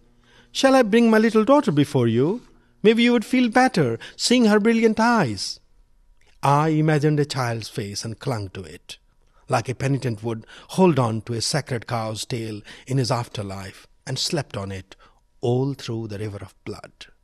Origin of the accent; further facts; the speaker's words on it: Nepal; since I come from Nepal, it will be okay for me.